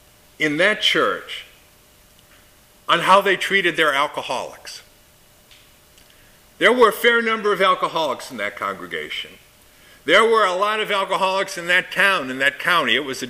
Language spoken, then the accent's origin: English; Michigan, United States; I, because I grew up outside of Detroit